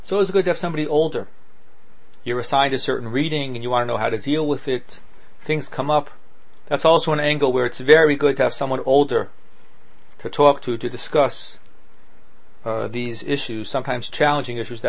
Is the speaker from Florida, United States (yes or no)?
no; Silver Spring, Maryland, United States; I grew up in Silver Spring.